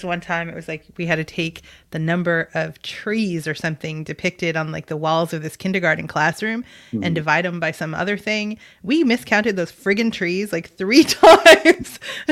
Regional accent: Boston, Massachusetts, United States; I'm from Boston. I just don't like people.

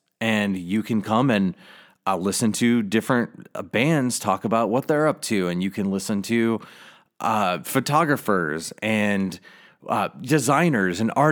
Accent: St. Louis, Missouri, United States; I had released some music and I'm from St. Louis

